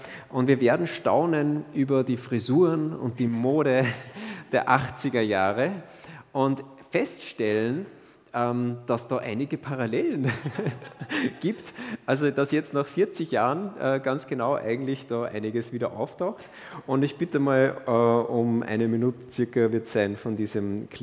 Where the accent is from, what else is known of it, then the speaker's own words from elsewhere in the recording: Austria; wir sind ja Österreicher, wir reden ja nicht Englisch, also zum Teil